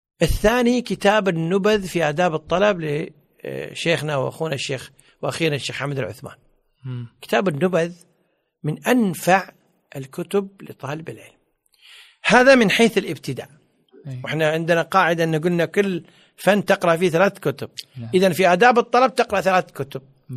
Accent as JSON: {"language": "Arabic", "country": "Kuwait", "said": "يعني تخيل معي الآن مثلا عندنا في الكويت عدد المواطنين والمقيمين قرابة 4 ملايين."}